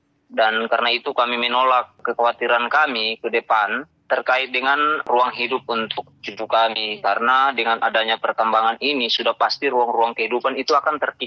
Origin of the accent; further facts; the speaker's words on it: Bobo, North Maluku, Indonesia; Ya, lahir dan besar di Pulau Obi, di Desa Bobo.